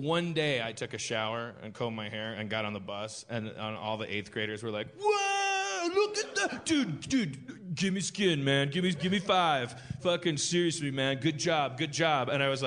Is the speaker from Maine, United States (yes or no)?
no; Milwaukee, Wisconsin, United States; I'm from Milwaukee, Wisconsin, and there's there was a war hero from there that fought in World War II